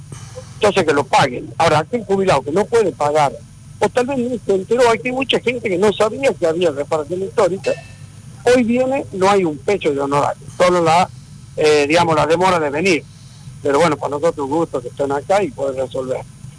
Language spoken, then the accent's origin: Spanish; Tucumán, Argentina; yo digo el término común como tucumano